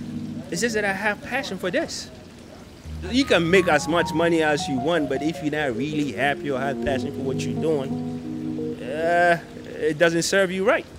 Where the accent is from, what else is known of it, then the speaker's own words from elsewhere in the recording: Accra, Greater Accra, Ghana; English is a second language; now in Baltimore, United States; I came from Ghana, capital city, Accra. And Accra is a city within a city itself. Even though it's a capital city, I'm from a city called Nima in Accra.